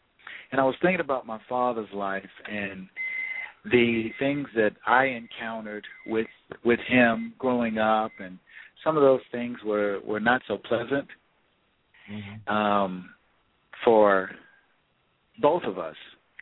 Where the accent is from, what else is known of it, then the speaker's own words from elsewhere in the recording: the South, United States; I was born and raised here in the South into a very cohesive community that was founded in 1868 by a missionary.